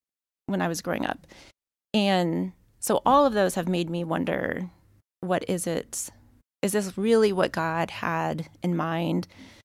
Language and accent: English; Kirkland, Washington, United States; now in Seattle, United States; I grew up in Kirkland. So raising my family and purposely staying in Seattle